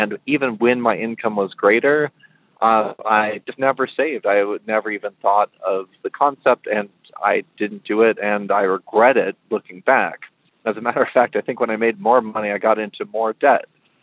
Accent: Fort Collins, Colorado, United States; from Fort Collins, Colorado.

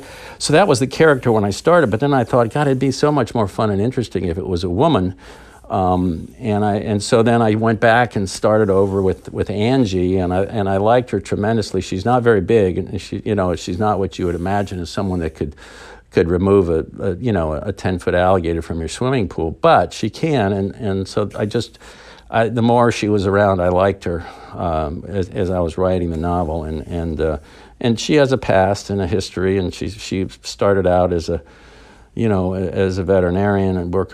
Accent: Florida, United States; just growing up in Florida, I always end up rooting for Mother Nature.

